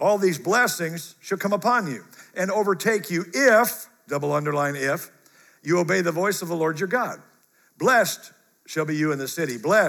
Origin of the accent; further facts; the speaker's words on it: Midwest, United States; Usually around Virginia, I'm from the Midwest. When I moved here, I realized that they call off school for like 3 snowflakes.